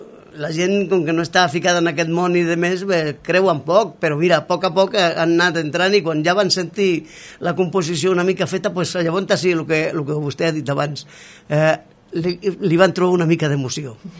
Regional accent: Badalona, Catalonia, Spain; also born or lived in Granada; Vaig vindre amb 8 anys a Catalunya. Badalona per mi ha sigut sempre, com ja ho sabreu en l'altra manera que l'escoltareu, com una mare.

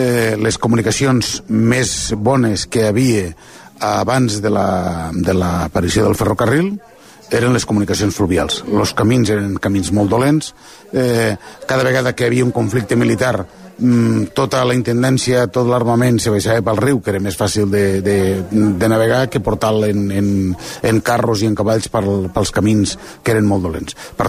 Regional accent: Flix, Catalonia, Spain; com tu saps, jo soc de Flix, per tant, tot el que passa a l'Ebre m'interessa moltíssim

